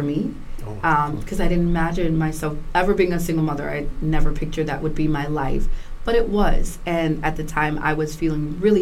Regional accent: New York City, New York, United States; So I am originally from New York City, second generation Bronxite, but my grandparents actually migrated from the South.

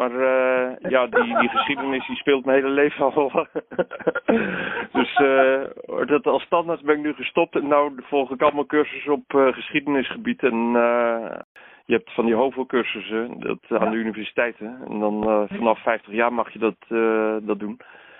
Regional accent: Drenthe, Netherlands; now in Hoeksche Waard, Netherlands; Ik kom uit Drenthe. En mijn studie was in Amsterdam en toen ben ik terechtgekomen in de Hoekse Waard, ten zuiden van Rotterdam. Dus het eiland boven Goeree-Overflakkee.

